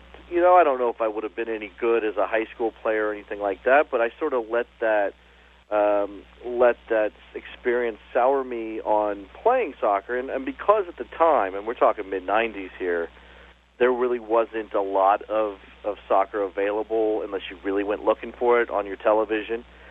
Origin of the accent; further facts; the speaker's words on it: United States; being an American, loving my country, being a military brat